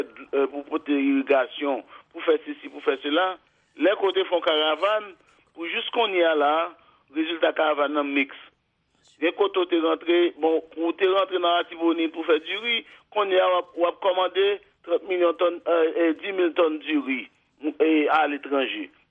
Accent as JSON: {"language": "French", "country": "Haiti"}